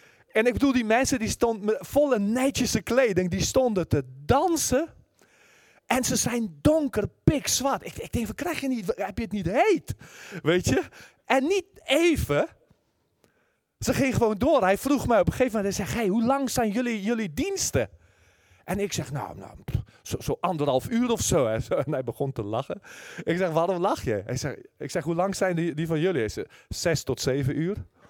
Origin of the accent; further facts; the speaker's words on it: South Africa; ik kom natuurlijk zelf uit Zuid-Afrika